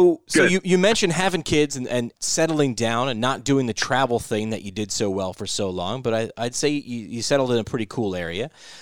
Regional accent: New York, United States; As a New Yorker looking at Denver, you know, all we know is, well, it's just super cold.

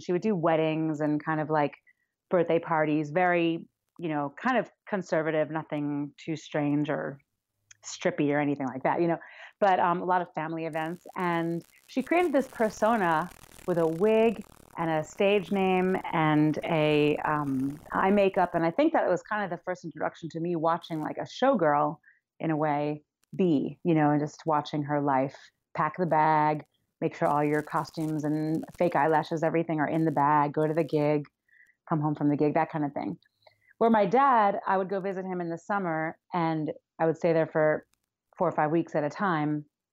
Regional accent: New York, United States; also born or lived in London / Holland; I was born in London and lived in Holland till I was 5. And then my parents split and my mom took my brother and I to New York. So I grew up in New York, but my dad stayed in Holland.

